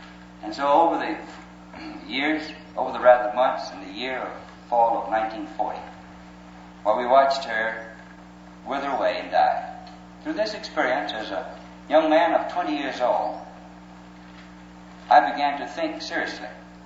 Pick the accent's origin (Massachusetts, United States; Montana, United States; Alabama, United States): Alabama, United States; I was born and reared in Alabama. I'd gone to church ever since I was a small boy.